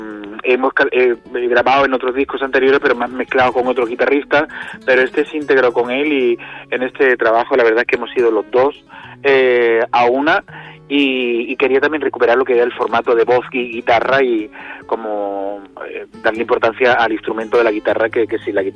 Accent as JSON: {"language": "Spanish", "town": "Barcelona", "region": "Catalonia", "country": "Spain", "tie": "born or raised there", "also_born_or_lived": "Seville", "said": "pero la adolescencia y la niñez fue en un barrio de andaluces en su mayoría, gente que emigraba de muchos lugares de España."}